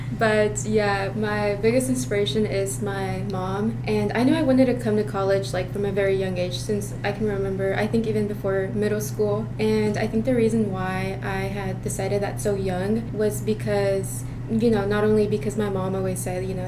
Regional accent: Hot Springs, Arkansas, United States; I'm from Hot Springs, and I'm also the vice president for LSO, the Latin Student Organization.

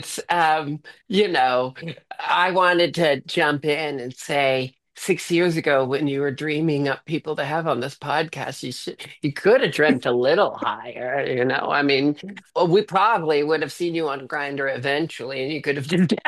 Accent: Portland, Oregon, United States; now in Seattle, United States; So, you know, I was born and raised in Portland. I came to Seattle for college and then stayed here a long while.

